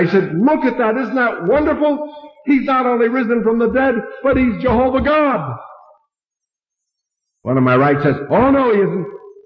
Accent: Missouri, United States; I'm from Missouri. Prove it to me.

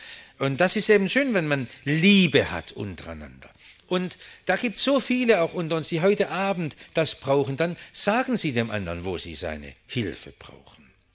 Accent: Germany; dass wir als Deutsche oft so schwer tun, einen anderen anzusprechen und ihm ein wenig Liebe zu zeigen.

